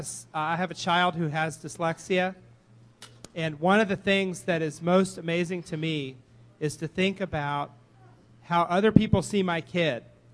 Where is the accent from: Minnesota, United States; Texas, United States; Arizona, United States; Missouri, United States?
Arizona, United States; Phoenix; You know, I'm from Phoenix, it's all the damn same to me.